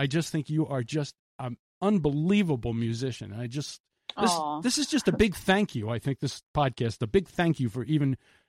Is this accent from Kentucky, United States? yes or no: no; Niskayuna, New York, United States; Yeah, and it mentions the town that I'm from, okay? A one, two, three, four. Hello, Sanga Nuna. I'm from Niskayuna.